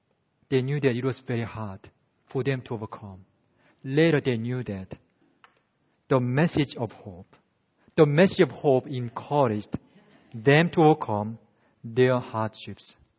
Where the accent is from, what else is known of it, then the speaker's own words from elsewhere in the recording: South Korea; You know, I am originally from South Korea.